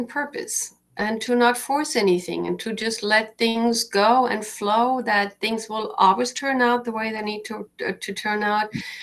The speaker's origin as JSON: {"language": "English", "country": "Germany", "tie": "born or raised there", "moved": "as an adult", "lives_now": "United States", "said": "I grew up in Germany."}